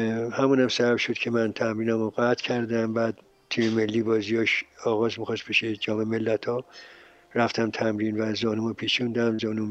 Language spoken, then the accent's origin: Persian; Tehran, Tehran Province, Iran